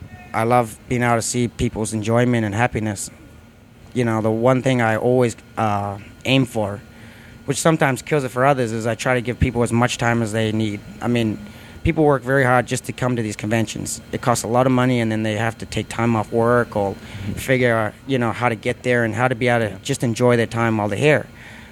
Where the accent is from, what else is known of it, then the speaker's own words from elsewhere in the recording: New Zealand; I came from New Zealand